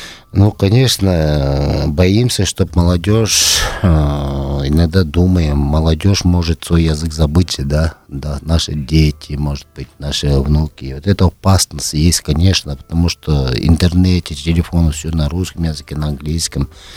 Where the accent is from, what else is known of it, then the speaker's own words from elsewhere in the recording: Tuva, Russia; я сам родился в Республике Тыва, западной в Туве, где горный Тува. Это получается Алтай, там рядом у нас и Хакасия, вот этих местах, Монголия. Я там родился в горных местах, я горный тувинец